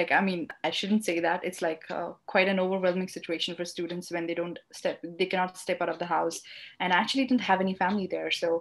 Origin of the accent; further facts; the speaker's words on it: Delhi, India; So I'm originally from Delhi, India. Delhi is the city where I'm from, and India is the country.